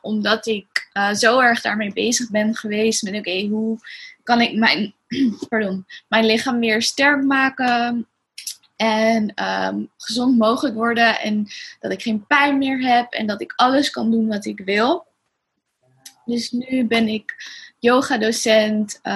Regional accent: Leiden, South Holland, Netherlands; moved away as an adult; now in Amsterdam, Netherlands; Nou, ik kom oorspronkelijk uit Leiden. Daar ben ik opgegroeid. Maar in Amsterdam woon ik inmiddels en eigenlijk al sinds mijn 18e, dus dat is al heel erg lang.

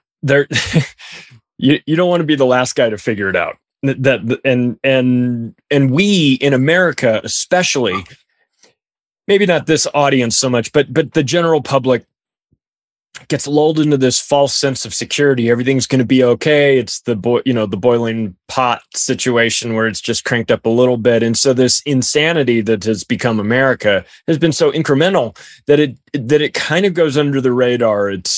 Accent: United States; I'm an American.

